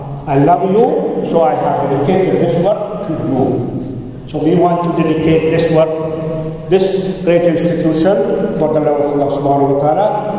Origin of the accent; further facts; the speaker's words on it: South India, India; I'm coming from a Shafi background. I come from South India. I was raised as a Shafi. I was trained as an alim in the Shafi school.